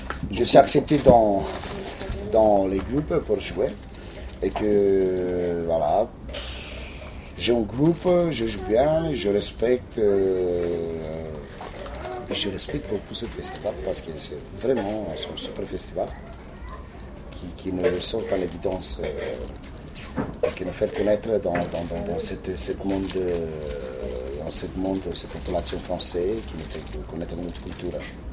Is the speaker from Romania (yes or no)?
yes; Transylvania, Romania; now in France; du Transylvanie. Je viens de Transylvanie.